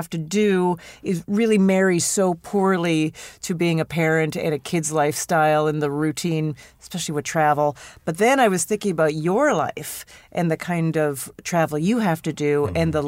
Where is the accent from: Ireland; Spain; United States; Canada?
Canada; Okay, I am Canadian.